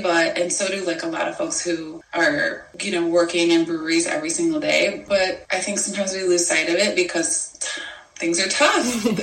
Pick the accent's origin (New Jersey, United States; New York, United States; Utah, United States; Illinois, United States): Illinois, United States; Chicago; now in San Diego, United States; So I'm from Chicago originally, and I'm currently in San Diego.